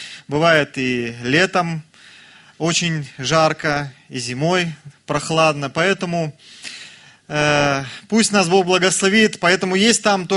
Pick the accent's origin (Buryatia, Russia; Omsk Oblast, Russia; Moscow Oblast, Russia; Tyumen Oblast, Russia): Tyumen Oblast, Russia; Tyumen; Как вы уже слышали, мы приехали из Тюмени.